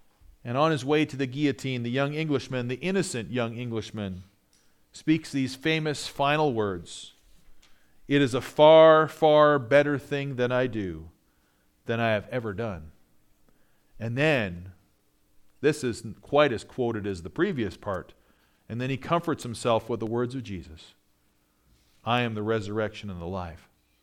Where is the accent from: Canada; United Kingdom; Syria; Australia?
Canada; now in United States; I realize I'm a Canadian, but I don't know that I could live there. I know I'm American now.